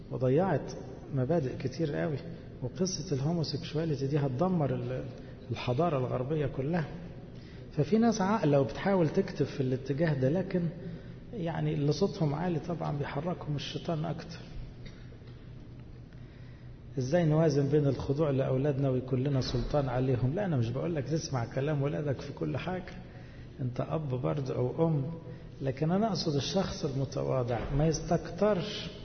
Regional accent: Egypt; انتوا عندكم ضغط غير الضغط اللي عندنا في مصر

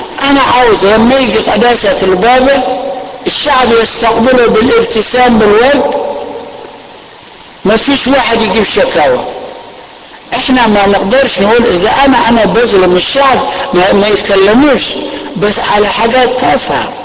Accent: Egypt; يعرفون ان احنا مصريين

